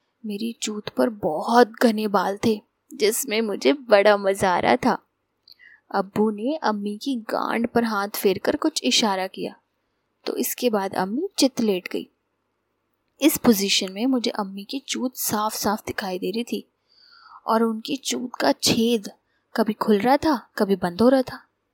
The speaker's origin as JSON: {"language": "Hindi", "region": "Uttar Pradesh", "country": "India", "said": "मैं उत्तर प्रदेश की रहने वाली हूँ"}